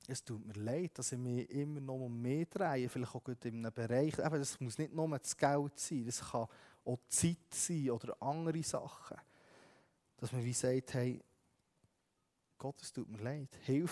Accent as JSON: {"language": "German", "country": "Switzerland", "said": "Und ich würde jetzt mal behaupten, dass viele bei uns in der Schweiz, wir haben eher genug."}